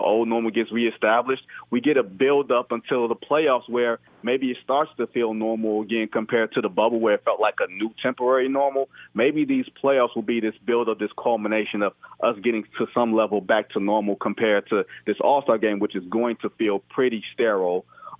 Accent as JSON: {"language": "English", "town": "Detroit", "region": "Michigan", "country": "United States", "said": "I'm a kid from Motown"}